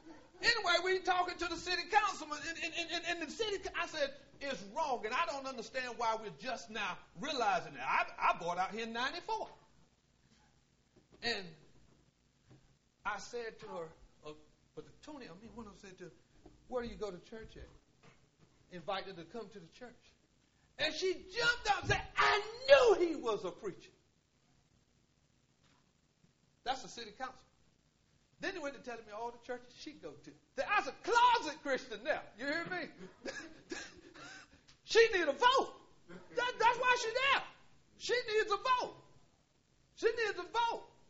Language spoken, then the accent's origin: English; Willow, North Carolina, United States; I'm from Willow, North Carolina.